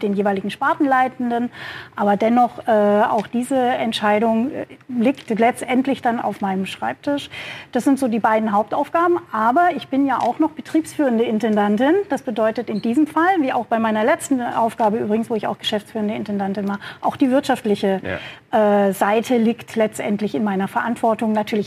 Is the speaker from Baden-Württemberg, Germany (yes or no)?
yes; Esslingen am Neckar, Baden-Württemberg, Germany; Aufgewachsen in Esslingen, dann am Neckar